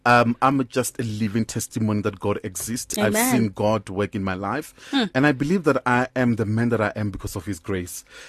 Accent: Randburg, Gauteng, South Africa; also born or lived in Limpopo; I was born and bred here, Mujobek, in Randburg. My mom, she was a domestic worker. Then I went to stay Kulimpopo, Ramashashani.

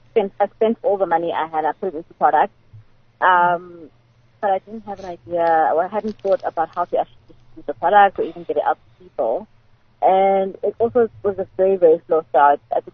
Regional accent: Nelspruit, Mpumalanga, South Africa; now in United States; I then heard of Kanye Jomo's Destiny magazine was going to my hometown of Nelspruit, where my sister was

